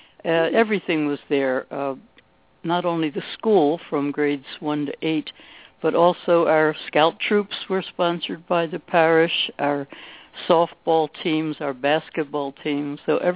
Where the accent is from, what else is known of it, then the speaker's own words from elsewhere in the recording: Baltimore, Maryland, United States; I grew up in Baltimore, right in the city, to a blue-collar father